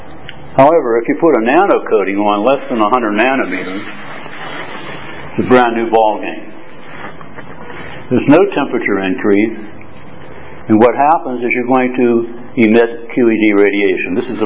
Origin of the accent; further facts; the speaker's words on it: United States; now in Hong Kong; I'm an American living in Hong Kong and Berlin.